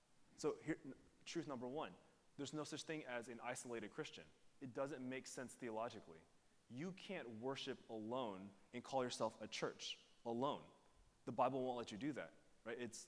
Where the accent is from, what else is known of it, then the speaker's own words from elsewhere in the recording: Houston, Texas, United States; born there; While I am Asian, and that is great, while I was born in Houston, which makes me Houstonian, which is awesome, right?